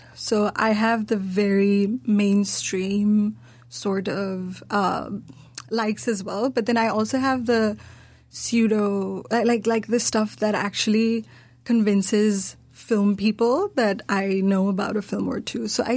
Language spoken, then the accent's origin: English; Nepal; now in New Zealand; Yeah, I'm from Nepal and I like films.